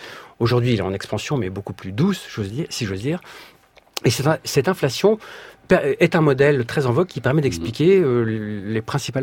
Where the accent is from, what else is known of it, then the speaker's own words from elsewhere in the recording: France; on passe, on est français, on reste bien dans la nourriture.